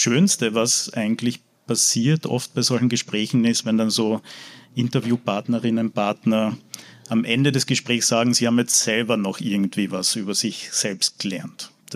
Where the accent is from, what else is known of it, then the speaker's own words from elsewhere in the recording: Carinthia, Austria; ich komme ja eigentlich aus Kärnten und da ist Eishockey so ein großes Thema